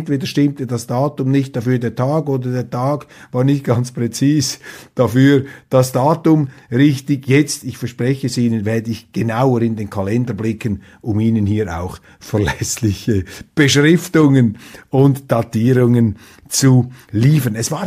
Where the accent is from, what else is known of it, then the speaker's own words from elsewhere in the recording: Switzerland; Und mir fehlt natürlich als Schweizer Kleinstaatler die Begrifflichkeit